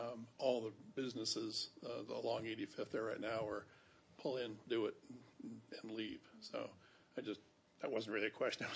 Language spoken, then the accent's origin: English; Edmonds, Washington, United States; I'm from Edmonds. Trust me.